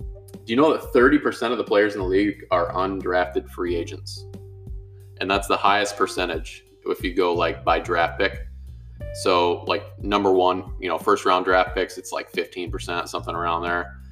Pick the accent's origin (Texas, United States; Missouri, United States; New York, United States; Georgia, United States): New York, United States; Buffalo; because we're both from the Buffalo area.